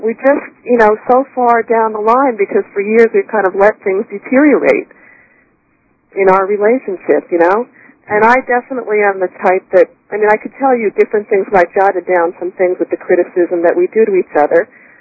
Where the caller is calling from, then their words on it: Westchester, New York, United States; I'm calling from Westchester.